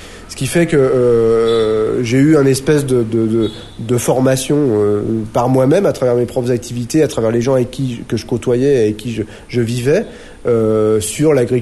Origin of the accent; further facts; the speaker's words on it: Paris, Île-de-France, France; born there; je suis né en France, à Paris, en 1965.